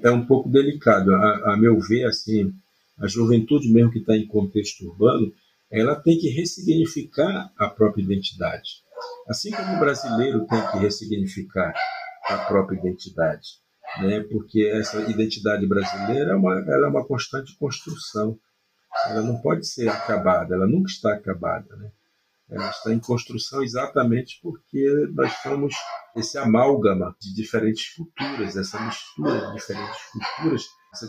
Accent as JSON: {"language": "Portuguese", "country": "Brazil", "said": "somos o único país desses que foram colonizados por Portugal que não fala com sotaque português, né? Nós falamos com um sotaque totalmente original"}